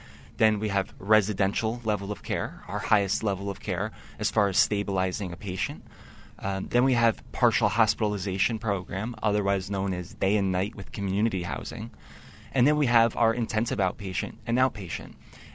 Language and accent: English; New York, United States; I was coming from New York. All my family's in New York. My whole life is rooted in New York.